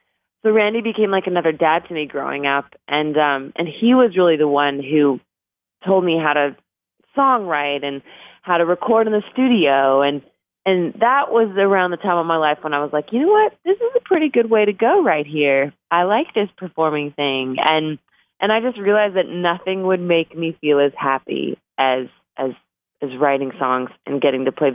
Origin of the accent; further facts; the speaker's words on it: Canada; So I'm Canadian, and I didn't have a visa the first time I came down to Nashville.